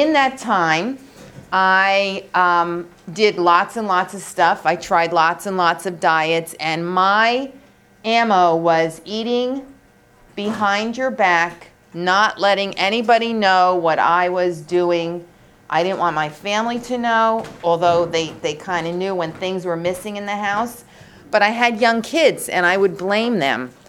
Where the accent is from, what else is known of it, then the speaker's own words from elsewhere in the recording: Clifton, New Jersey, United States; I'm from North Jersey. I'm from a town in Passaic County called Clifton.